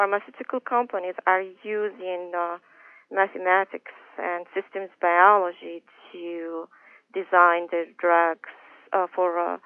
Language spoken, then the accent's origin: English; Morocco; and I grew up in Morocco, which is a kind of a little bit different.